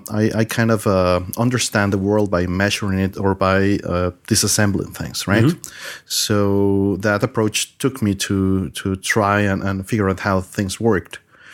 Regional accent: Mexico; I'm from Mexico. I've been into games all my life

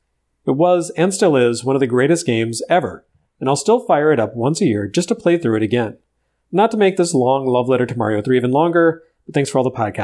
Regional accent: California, United States; moved away as an adult; now in United Kingdom; Growing up in California, it's funny to see how different my experience is to my new home in the United Kingdom

